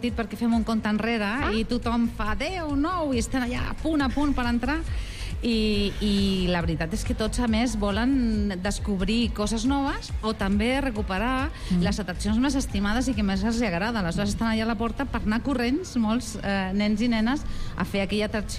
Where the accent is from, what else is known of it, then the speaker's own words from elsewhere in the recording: Castile, Spain; now in Barcelona, Spain; perquè jo soc d'una ciutat petita de Castella